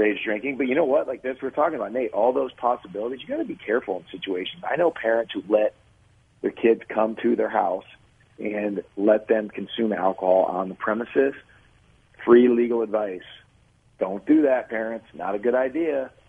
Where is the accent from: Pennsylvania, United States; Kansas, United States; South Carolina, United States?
Kansas, United States; Wichita; See, I grew up in Wichita.